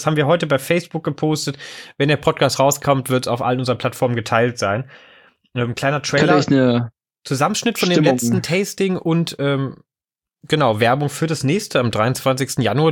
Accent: Lower Saxony, Germany; ich bin in der Nähe von Wolfsburg aufgewachsen

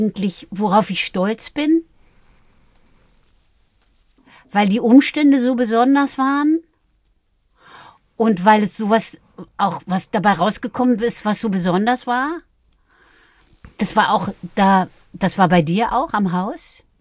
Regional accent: Bavaria, Germany; now in Berlin, Germany; Nee, ich bin immer noch eine Bayerin, aber ich bin auch eine Berlinerin.

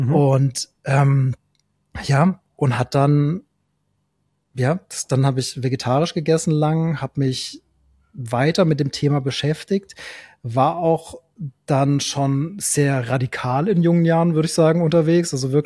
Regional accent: Baden-Württemberg, Germany; wir waren viel wandern im Schwarzwald, wo ich herkomme.

